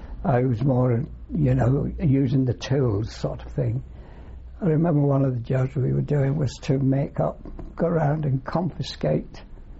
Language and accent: English; St Helens, North West England, United Kingdom; born there; I was born in St. Helens in Lancashire. It's about 12 miles from Liverpool. And that was on the 12th of May, 1921.